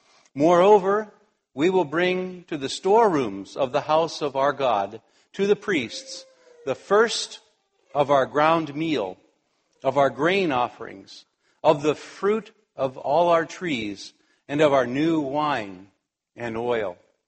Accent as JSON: {"language": "English", "country": "United States", "lives_now": "Japan", "said": "I'm from America, and there are times now and then that I think, oh, why am I living in Japan? Why do I struggle with Japanese language? It'd be so much easier to just live back in America."}